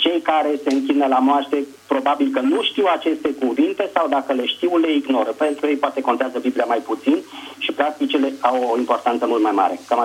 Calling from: Vatra Dornei, Suceava County, Romania; din Vatra Dornei.

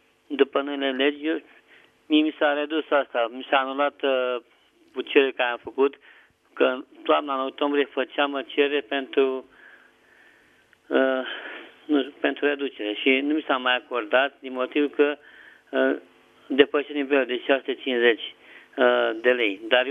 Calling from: Motru, Gorj County, Romania; din Motul Gorj.

